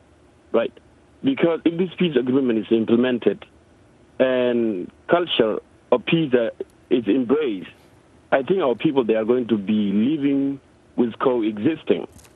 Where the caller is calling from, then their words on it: Seattle, Washington, United States; I'm calling from Seattle, actually, Washington.